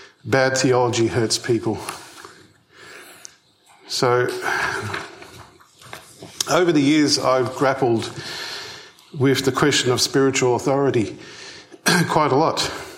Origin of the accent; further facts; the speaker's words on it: Melbourne, Victoria, Australia; I grew up in Melbourne, inner city Melbourne.